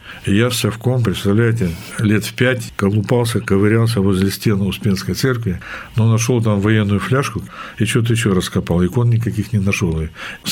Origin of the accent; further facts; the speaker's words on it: Russia; Я вырос на Ангаре, и самый мой любимый запах – это вот вы прямо вот угадали.